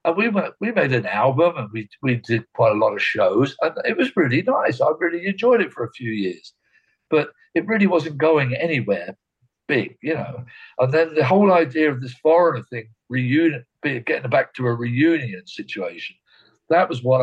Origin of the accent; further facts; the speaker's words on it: England, United Kingdom; I'm English, as you can tell.